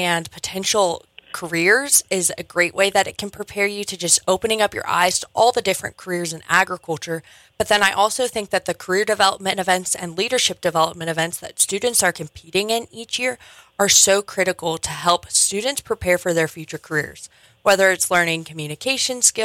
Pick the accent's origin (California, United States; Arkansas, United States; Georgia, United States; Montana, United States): Montana, United States; Pompeys Pillar; I'm from Pompey Spiller.